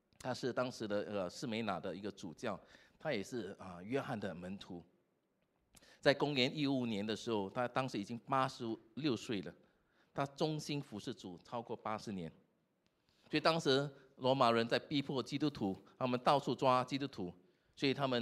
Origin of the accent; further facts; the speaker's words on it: Singapore; 这个对我们新加坡人很难啊。为什么呢？我们新加坡人什么都要准备到好好